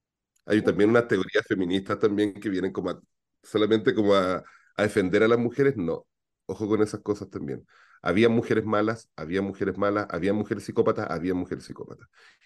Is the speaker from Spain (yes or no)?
no; Chile; moved away; Yo vengo de un tiempo en que los colas éramos arrestados por el hecho de ser cola. Yo por eso me fui de Chile, de hecho.